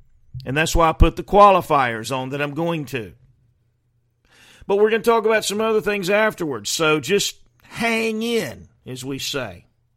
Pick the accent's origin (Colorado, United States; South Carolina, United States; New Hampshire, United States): South Carolina, United States; I was born in South Carolina, raised in the 60s and 70s, know all about what happened back then.